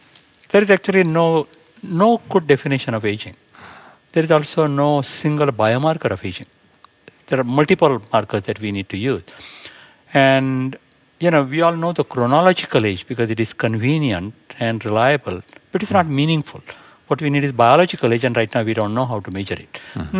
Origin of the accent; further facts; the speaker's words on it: India; I grew up in India, and I love to read